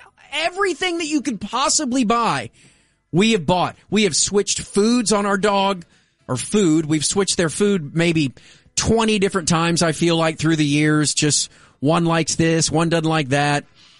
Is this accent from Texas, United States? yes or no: yes; Arlington, Texas, United States; a couple of my buddies from Lake Highlands were there. And one of my friends that I grew up with in Arlington was there.